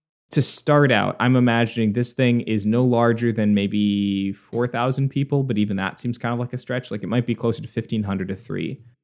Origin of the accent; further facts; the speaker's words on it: Minnesota, United States; growing up in the Twin Cities and being surrounded by Minnesota